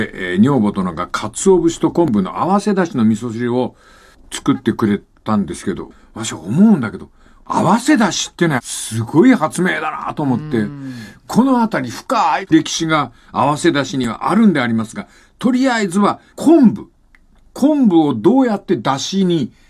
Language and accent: Japanese; Fukuoka, Japan; 私、福岡県出身でしょ？